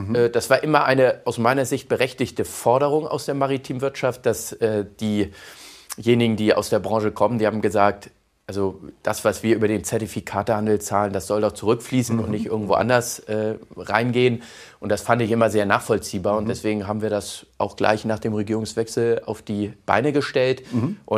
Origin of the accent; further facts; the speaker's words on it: Hamburg, Germany; meine Heimatstadt Hamburg